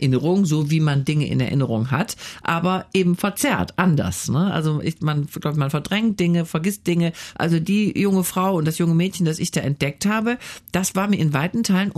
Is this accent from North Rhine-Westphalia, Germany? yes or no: yes; Wuppertal, North Rhine-Westphalia, Germany; Aber in Wuppertal ist meine Heimat. Also wenn ich nach Wuppertal komme